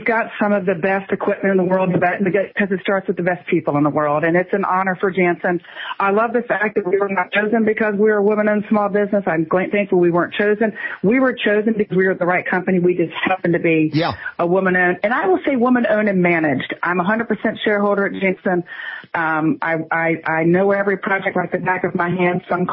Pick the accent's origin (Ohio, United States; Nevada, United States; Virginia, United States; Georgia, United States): Virginia, United States; born there; But, well, I was born in Virginia, but my mother was from Tennessee, and every summer we spent down there